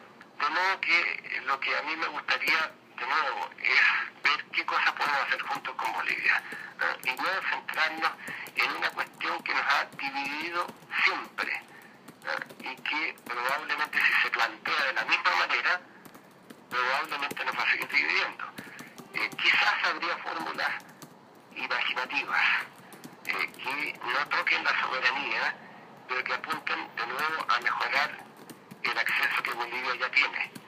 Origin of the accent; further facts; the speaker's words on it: Chile; Yo veo, por ejemplo, esas las encuestas en mi país, acá en Chile